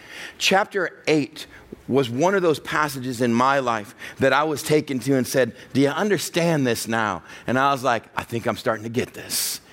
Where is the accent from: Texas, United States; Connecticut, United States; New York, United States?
Texas, United States; Even someone would pray in the old Baptist church I grew up in West Texas.